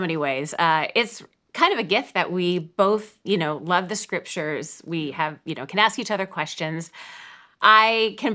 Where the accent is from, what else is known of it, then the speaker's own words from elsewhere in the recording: Napa, California, United States; So I'm from Napa, California. So grew up there in the Bay Area.